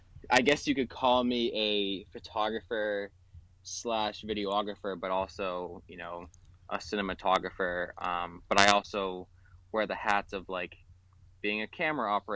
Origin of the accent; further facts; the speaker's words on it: New Hampshire, United States; Calling in from Miami, but I am from New Hampshire. I'm just on a little vacation.